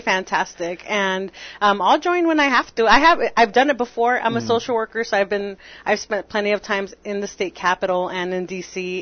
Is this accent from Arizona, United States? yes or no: yes; Yuma, Arizona, United States; also born or lived in Tucson; Yes, born and raised in Yuma, and then I decided to follow my high school sweetheart to Tucson